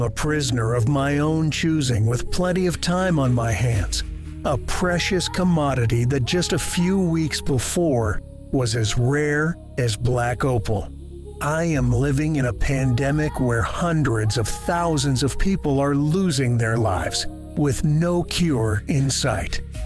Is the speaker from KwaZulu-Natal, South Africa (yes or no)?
yes; Durban, KwaZulu-Natal, South Africa; I take in the breathtaking 180-degree view of my hometown, Durban.